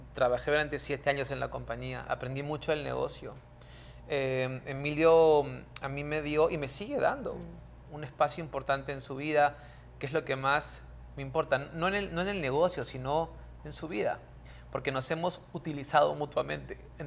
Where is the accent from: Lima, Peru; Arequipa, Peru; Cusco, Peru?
Lima, Peru; born there; Amo el Pacífico, soy hombre de la costa del Pacífico, acuérdate, yo nací en Lima.